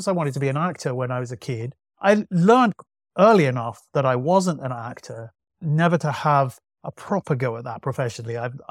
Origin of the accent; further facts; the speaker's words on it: Manchester, North West England, United Kingdom; Yeah, I grew up in Manchester, and it was.